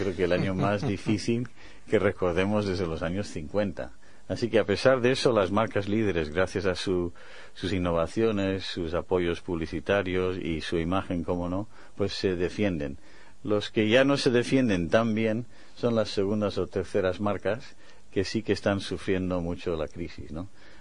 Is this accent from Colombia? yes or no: no; Bilbao, Basque Country, Spain; also born or lived in Taiwan; dentro de mi currículum está el haber nacido en Taiwán, como has dicho, pero soy de Bilbao, ¿eh? Porque los de Bilbao nacemos donde nos da la gana